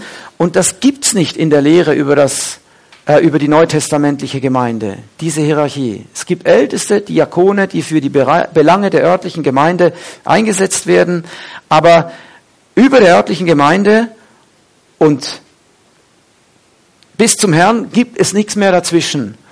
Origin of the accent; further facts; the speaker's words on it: North Rhine-Westphalia, Germany; Siegen, wie bei uns im Siegerland